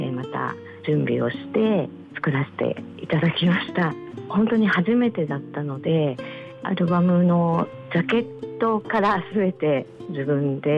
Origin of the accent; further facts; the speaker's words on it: Tokyo, Japan; はい、東京です。